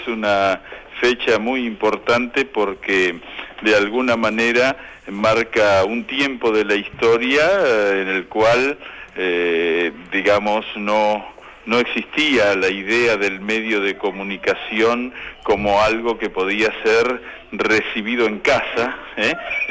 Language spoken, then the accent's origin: Spanish; Argentina; lo que somos capaces los argentinos.